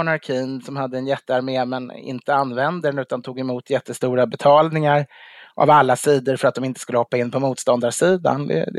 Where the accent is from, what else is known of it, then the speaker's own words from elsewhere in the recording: Stockholm, Stockholm County, Sweden; när jag växte, där jag växte upp ska jag säga. Även om det var en storhetstid. Så det var ju inte den musiken som vi lyssnade på i Stockholm riktigt ändå.